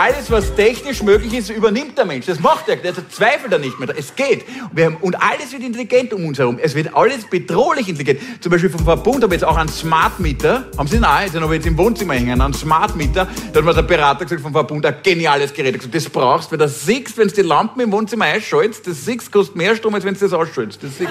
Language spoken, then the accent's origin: German; Austria; Ich bin ein echter Österreicher.